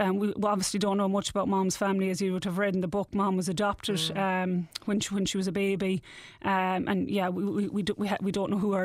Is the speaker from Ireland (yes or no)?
yes; Connacht, Ireland; we're from Aurora, part of Mayo, probably about 50 minutes outside Castlebar, the main town.